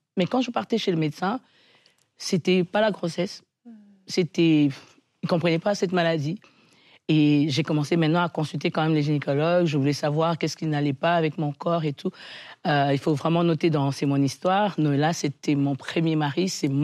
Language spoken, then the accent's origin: French; Kinshasa, DR Congo; born there; Oui, je suis née au Congo, Kinshasa.